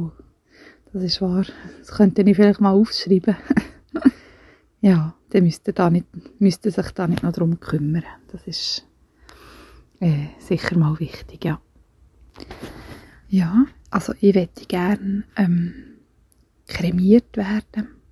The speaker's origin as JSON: {"language": "German", "region": "Fribourg", "country": "Switzerland", "said": "Hallo zusammen … ich komme aus dem Kanton Freiburg. Ich bin 31, bin Fachfrau Betreuung aus Beruf und arbeite in einem Altersheim als Nachtwache."}